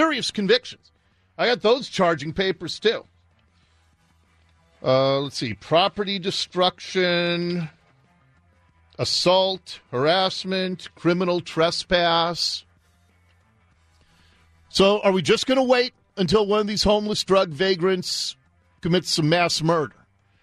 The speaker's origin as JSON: {"language": "English", "town": "Seattle", "region": "Washington", "country": "United States", "tie": "born or raised there", "said": "I mean, I grew up here in Seattle. I've watched the evolution of our state."}